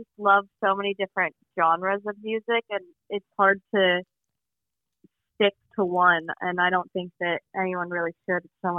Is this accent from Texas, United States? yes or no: yes; Dallas, Texas, United States; now in New York, United States; It was really interesting growing up in this big city. I was kind of in like a closed off town inside of it